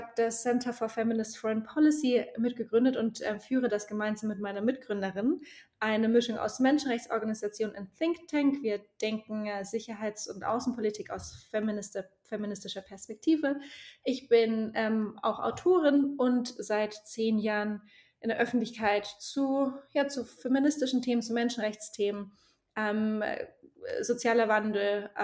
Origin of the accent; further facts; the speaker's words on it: Bavaria, Germany; Erdäpfel, das haben wir auch in Franken. Ich bin ja Fränkin im südlichen Deutschland.